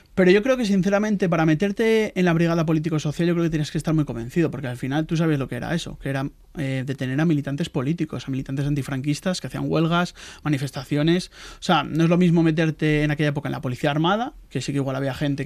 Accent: Asturias, Spain; ahora en Asturias, soy asturiano

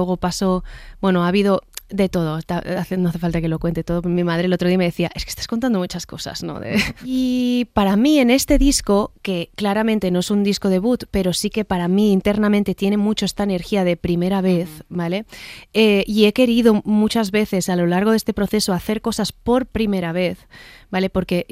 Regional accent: Badalona, Catalonia, Spain; yo soy de ciudad, yo soy de Badalona, ¿sabes?

